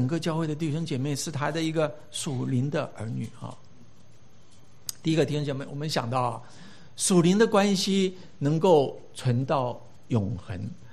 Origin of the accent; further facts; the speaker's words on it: China; 这个我们中国人是非常的含蓄哈